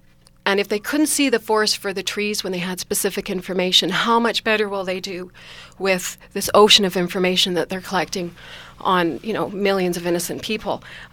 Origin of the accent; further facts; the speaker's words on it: Canada; this might be presumptuous as a Canadian, but, we live very close to you.